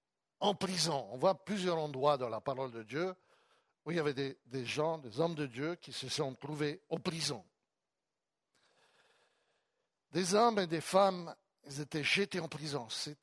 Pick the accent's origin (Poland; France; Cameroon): Poland; Vous savez que j'ai grandi en Pologne. C'était le communisme.